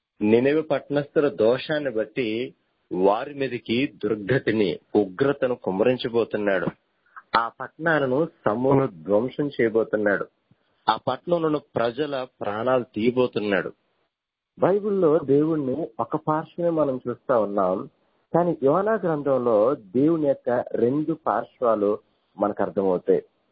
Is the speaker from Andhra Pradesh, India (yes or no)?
yes; Vetlapalem, Andhra Pradesh, India; దాని తర్వాత 2 రోజులు కూడా మా స్వగ్రామం వేటలపాలెంలోను